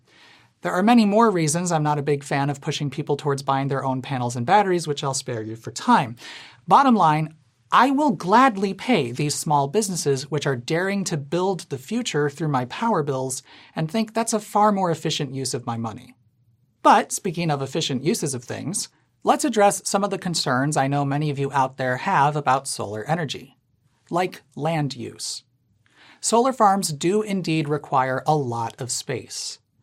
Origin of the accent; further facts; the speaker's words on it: Illinois, United States; However, since I'm from Illinois, I think I'm qualified to explain why you probably don't need to worry too much about land use.